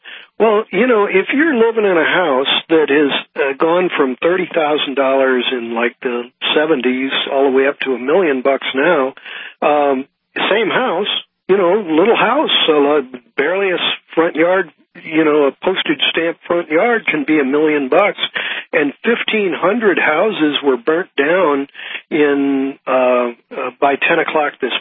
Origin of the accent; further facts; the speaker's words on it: St. Louis, Missouri, United States; I was brought up in St. Louis where Protestants and Catholics were pitted against each other